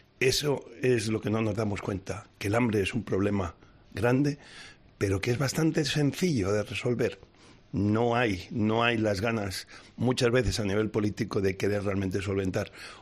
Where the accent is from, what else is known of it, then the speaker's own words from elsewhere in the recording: Spain; A mí La Dana, por haber sido en mi país, pues me dio mucha lástima